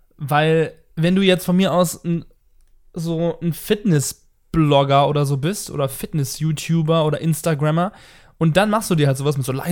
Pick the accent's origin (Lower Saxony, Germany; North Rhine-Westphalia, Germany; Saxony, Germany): North Rhine-Westphalia, Germany; ich komme aus dem Rheinland.